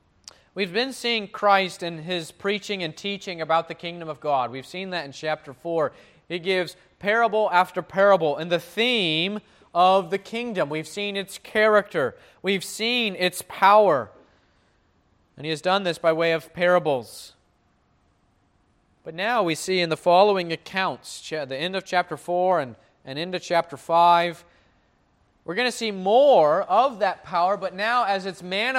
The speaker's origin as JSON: {"language": "English", "region": "Florida", "country": "United States", "tie": "born or raised there", "said": "growing up in Florida and now living again in the southeast on the coast"}